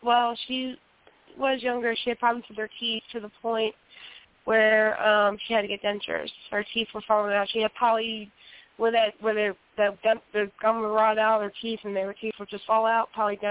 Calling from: Hinton, West Virginia, United States; Yes, I'm calling from Hinton, West Virginia.

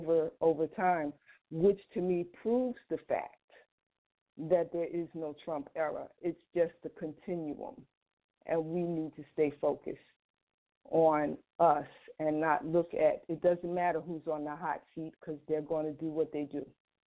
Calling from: Florida, United States; I'm calling from Florida.

